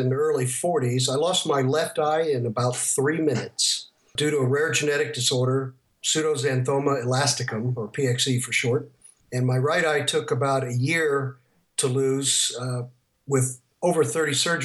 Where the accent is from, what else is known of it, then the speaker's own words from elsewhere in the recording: Lexington, Kentucky, United States; I'm from Lexington, Kentucky.